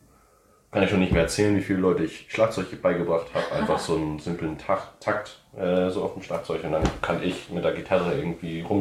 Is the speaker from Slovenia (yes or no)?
no; New Orleans, Louisiana, United States; German is a second language; Ja, ich komme aus New Orleans, aus Amerika.